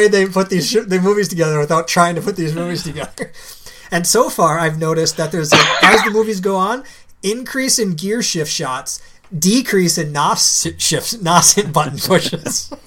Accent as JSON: {"language": "English", "country": "United States", "tie": "born there", "said": "Like, I was born in America."}